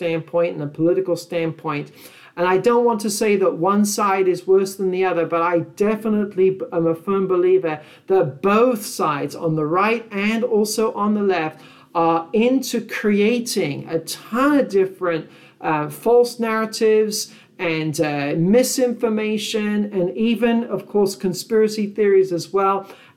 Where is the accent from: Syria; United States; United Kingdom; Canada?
United Kingdom; Of course, I am British.